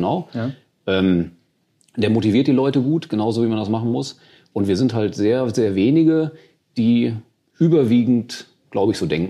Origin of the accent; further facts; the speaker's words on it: Bonn, North Rhine-Westphalia, Germany; ich bin gebürtiger Bonner bis auf die 3 Jahre im Ausland